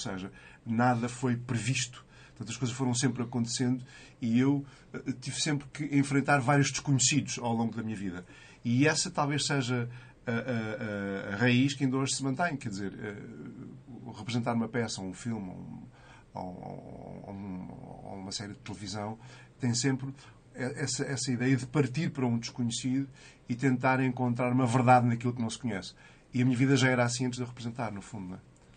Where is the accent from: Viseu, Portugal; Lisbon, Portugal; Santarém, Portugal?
Lisbon, Portugal; born there; Eu nasci em Lisboa e tanto a família do meu pai como da minha mãe já somos lisboetas há várias gerações.